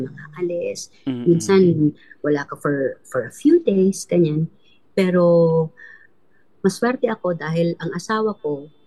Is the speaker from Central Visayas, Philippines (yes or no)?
yes; Cebu, Central Visayas, Philippines; So, galing ako sa Cebu eh.